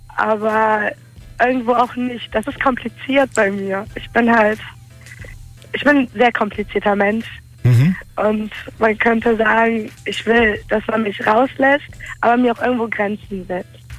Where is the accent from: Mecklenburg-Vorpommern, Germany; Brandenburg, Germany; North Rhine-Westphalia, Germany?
North Rhine-Westphalia, Germany; Cologne; Ich bin 23 Jahre alt, ich komme aus Köln